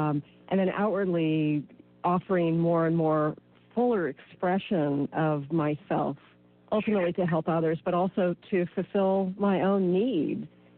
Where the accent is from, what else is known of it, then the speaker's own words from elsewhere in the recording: Texas, United States; You know, I'm a Texan originally